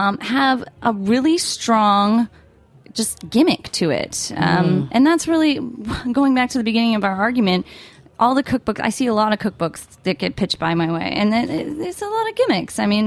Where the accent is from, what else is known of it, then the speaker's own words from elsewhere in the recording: New Jersey, United States; I'm from Jersey, so I don't know. This is just, this is kind of normal to me is what I meant.